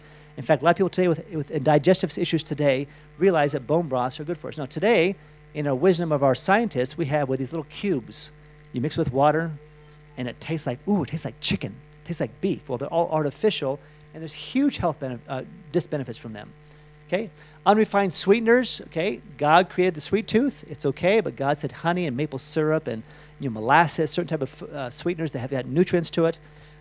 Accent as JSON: {"language": "English", "country": "United States", "tie": "born or raised there", "moved": "yes", "lives_now": "Europe", "said": "I mean, I grew up in America. It was normal to pop pills. We just thought that was normal. I came to Europe"}